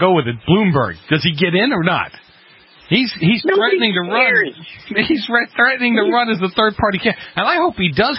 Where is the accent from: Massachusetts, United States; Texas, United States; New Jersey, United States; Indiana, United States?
Massachusetts, United States; I grew up in Massachusetts, you know, and I look at New Hampshire.